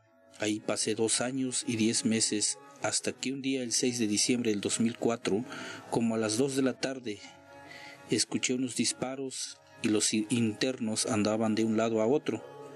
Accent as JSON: {"language": "Spanish", "town": "San Juan Chamula", "region": "Chiapas", "country": "Mexico", "first_language": "Tzotzil", "second_language": "Spanish", "said": "soy originario de San Juan Chomula, indígena. Mi lengua materna es tzotzil."}